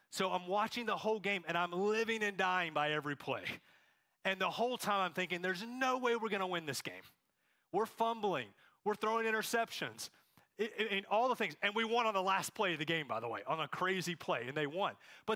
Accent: Charlotte, North Carolina, United States; I grew up here in Charlotte

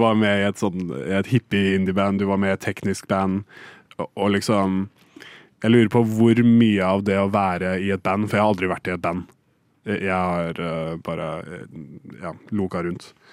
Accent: Hamar, Innlandet, Norway; musikken til folk-rock-bandet fra hjembyen min Hamar

